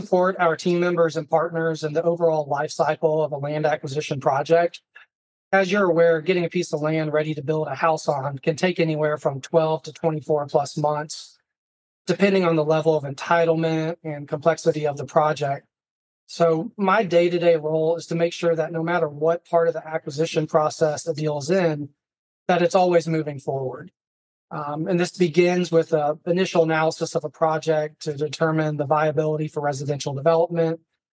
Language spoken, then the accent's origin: English; Atlanta, Georgia, United States; also born or lived in Savannah; So I've been a Georgia boy my whole life, born in Savannah, but did most of my growing up in Atlanta. I grew up in a home building family.